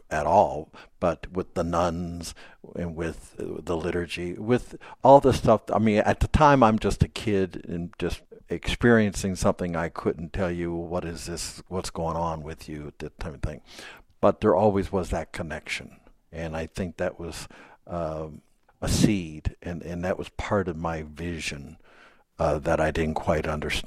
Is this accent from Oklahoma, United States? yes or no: no; Wheeling, West Virginia, United States; also born or lived in Charleston; And when I was in the seventh grade, we moved away from Wheeling to Charleston. I ended up at St. Albans, at St. Francis of Assisi Grade School in St. Albans